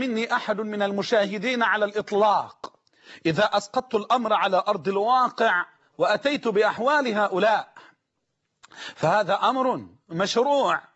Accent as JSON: {"language": "Arabic", "country": "Egypt", "said": "اللي هو الصريف اللي بنقول عليه عندنا في مصر الصريف"}